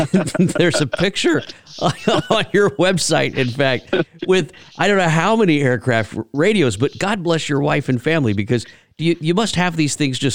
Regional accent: Harlingen, Texas, United States; growing up around the Commemorative Air Force down in Harlingen back in the day, Archie Donahue flew in the air show.

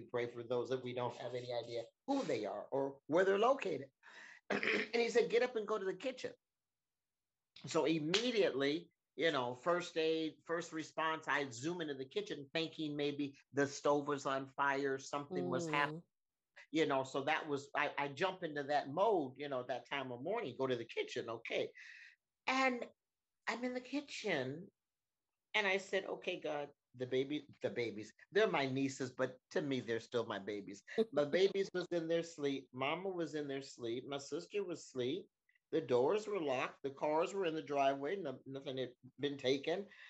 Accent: Minneapolis, Minnesota, United States; now in Houston, United States; I am actually from Minneapolis, Minnesota. I reside in Houston, Texas.

